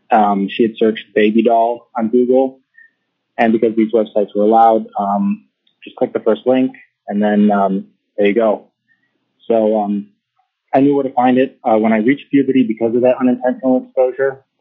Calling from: Cleveland, Ohio, United States; I am calling from Cleveland, Ohio.

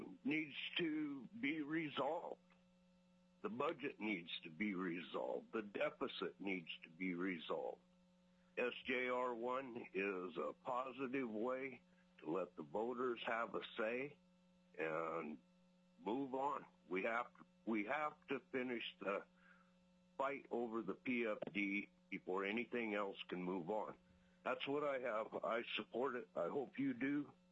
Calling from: Quinnahawk, Alaska, United States; I'm calling from Quinnahawk, Alaska.

